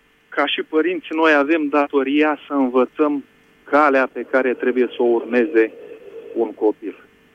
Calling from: France; Vă sunt din Franța.

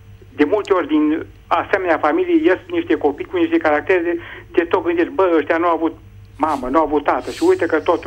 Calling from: Aiud, Alba County, Romania; vă sunt din Aiud.

